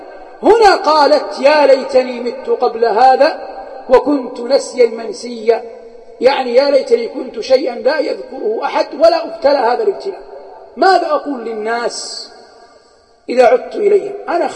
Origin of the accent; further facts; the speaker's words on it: Hejaz, Saudi Arabia; أشبه ما يسمى عندنا بالحجاز بالروب